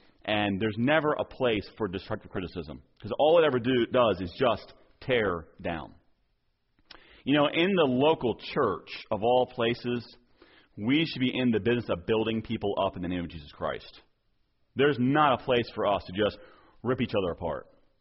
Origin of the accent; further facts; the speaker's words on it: Southern United States, United States; My wife and I grew up in churches in the South